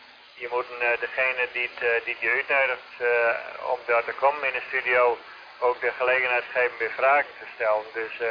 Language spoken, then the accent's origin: Dutch; Netherlands; accent: mix of Gronings and Frisian; ik praat dan een beetje plat op mijn manier, een beetje Grunnings, een beetje Fries in elkaar.